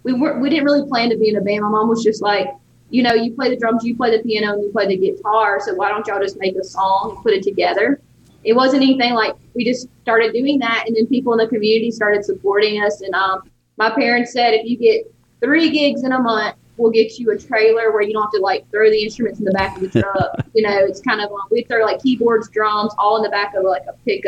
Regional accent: Wade, Mississippi, United States; Yeah, we grew up around Wade, Mississippi area.

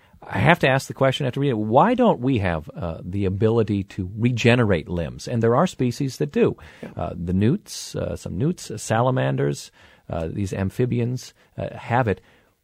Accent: Cedar Falls, Iowa, United States; Because as a child, as a teenager, growing up in Cedar Falls, Iowa, I was a springboard diver, amateur, and traveled around the Midwest doing competitions.

